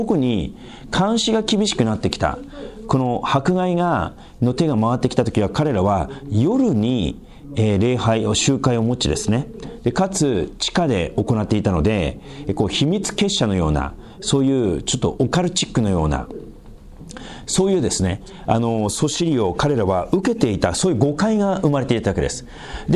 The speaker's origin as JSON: {"language": "Japanese", "country": "North Korea", "said": "北朝鮮から来ましたから無神論ですから、"}